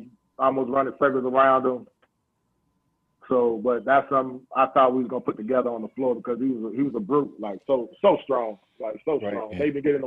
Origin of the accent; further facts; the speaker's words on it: San Antonio, Texas, United States; also born or lived in Dallas; You know, I'm from San Antonio. I lived in Dallas a long time, so via Dallas as well.